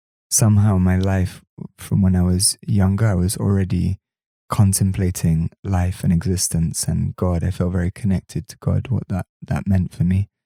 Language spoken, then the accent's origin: English; England, United Kingdom; I grew up in the countryside of England, really beautiful nature and very beautiful upbringing